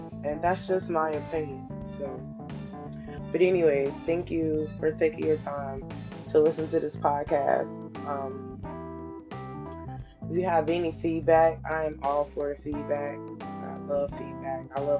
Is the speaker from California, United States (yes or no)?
no; South Carolina, United States; also born or lived in Georgia / New Jersey / Ohio; now in North Carolina, United States; I grew up in South Carolina, went to Georgia, went to New Jersey. I've gone to Ohio, and I'm currently in North Carolina.